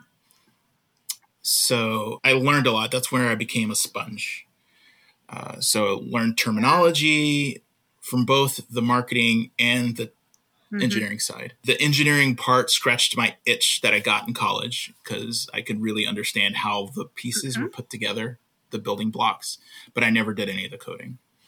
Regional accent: Houston, Texas, United States; So, I grew up in Houston and went to University of Texas and majored in electrical computer engineering.

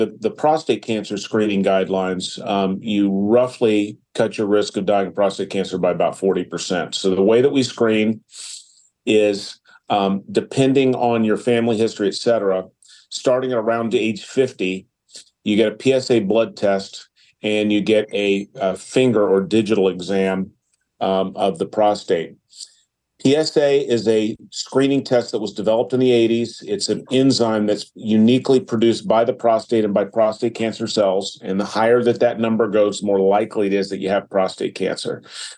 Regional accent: Chattanooga, Tennessee, United States; born there; also born or lived in New York; now in Cleveland, United States; I was born in Chattanooga, Tennessee, and I did my med school and some of my training in New York, but ultimately did my residency here, and I just loved this Cleveland weather.

